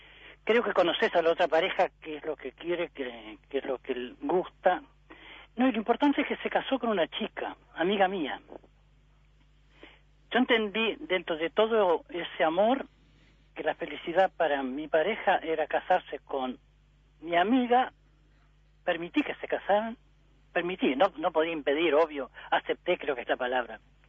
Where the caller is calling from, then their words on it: Santa Lucía, Canelones, Uruguay; soy de Santa Lucía, Canelones.